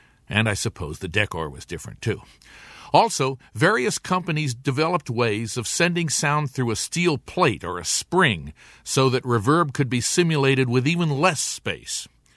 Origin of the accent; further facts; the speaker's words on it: North Dakota, United States; if the terrain is flat, like where I grew up in North Dakota, the outside is quite dead acoustically.